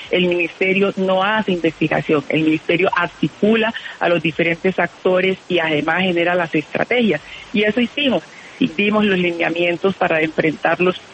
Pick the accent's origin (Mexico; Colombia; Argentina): Colombia; investigadores colombianos. Estamos construyendo una estrategia de soberanía científica y tecnológica en mi país